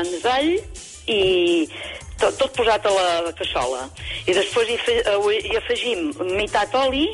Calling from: Santa Maria d'Oló, Catalonia, Spain; Mira, primer una cosa. Ara ja no som del Bages, som del Moianès.

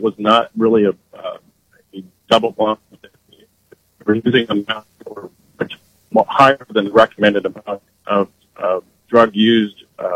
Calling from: Afton, United States; from Afton.

